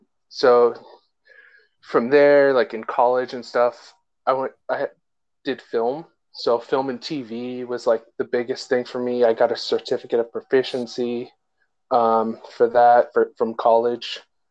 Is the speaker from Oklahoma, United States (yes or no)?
no; California, United States; So I live in California. I grew up in the Bay Area. I moved all around the Bay Area. So right now I'm in the East Bay, but I've been in the peninsula everywhere.